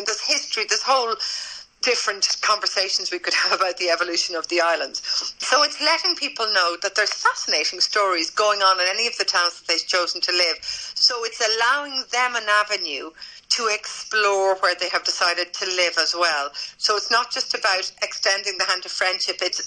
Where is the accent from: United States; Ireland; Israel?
Ireland; I have to say, as an Irish person, as well as a European, which I am very much so